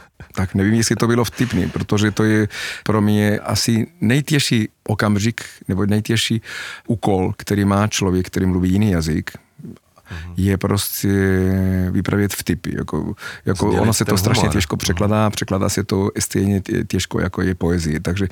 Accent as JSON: {"language": "Czech", "country": "Argentina", "tie": "born or raised there", "said": "když jsem vyrůstal v Argentině"}